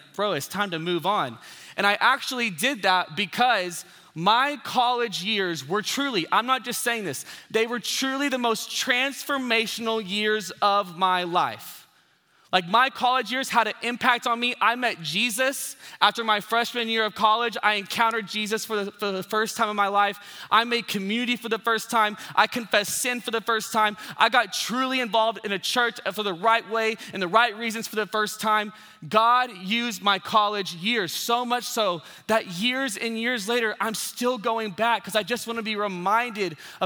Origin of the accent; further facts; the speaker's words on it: Dallas, Texas, United States; If we haven't met, I come from Dallas, Texas.